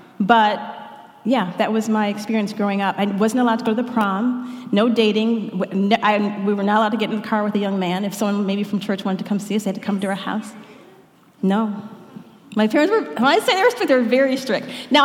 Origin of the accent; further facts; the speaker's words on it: Detroit, Michigan, United States; I grew up in the Detroit area, and he invited me to come in and spend an afternoon with him.